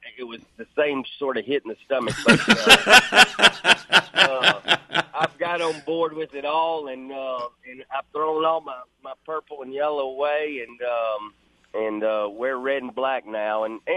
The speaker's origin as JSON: {"language": "English", "region": "Louisiana", "country": "United States", "tie": "born or raised there", "also_born_or_lived": "Arkansas / Kentucky", "said": "just growing up in Louisiana, having a small farm in Arkansas, moving up to Kentucky"}